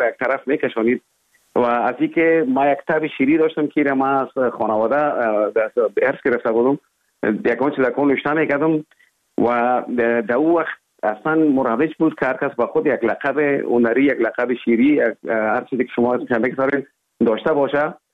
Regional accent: Kabul, Afghanistan; born there; also born or lived in other provinces; اصلا زادگاه من کابل است، ولی همطور که گفتم زیاد ما در دیگه ولایت هم بودیم

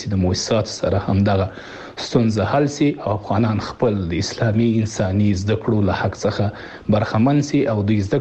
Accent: Afghanistan; زما غوښتنه له اسلامي امارت څخه د یو افغان په توګه همدا ده

